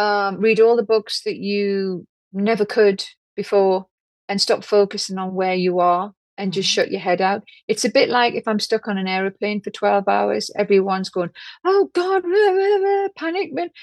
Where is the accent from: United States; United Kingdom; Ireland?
United Kingdom; North East England; Now, I'm a Geordie, as if you hadn't worked that out by now. And I was brought up on sausage and mash